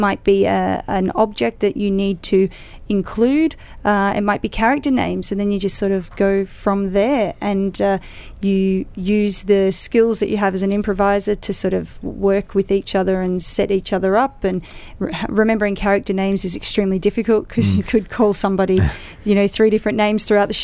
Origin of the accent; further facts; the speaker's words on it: Australia; accent: Australian; So my Australian accent needed to become a bit rounder and whatnot.